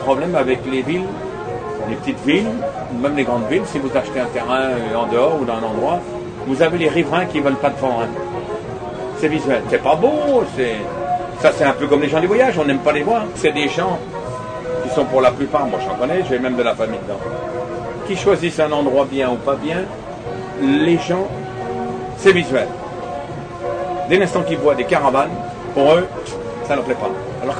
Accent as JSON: {"language": "French", "country": "France", "said": "Je suis français à part entière."}